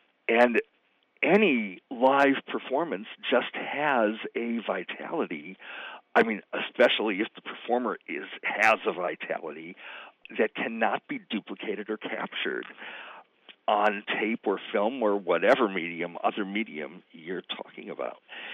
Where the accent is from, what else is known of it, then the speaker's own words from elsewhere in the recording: Beechwood, Ohio, United States; the home I grew up in Beechwood, Ohio, a suburb of Cleveland. I was born there in 1951.